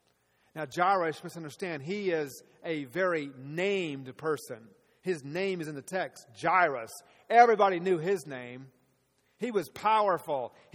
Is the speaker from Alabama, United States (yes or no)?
no; Atlanta, Georgia, United States; I grew up in Atlanta, Georgia, and I am the youngest of three boys.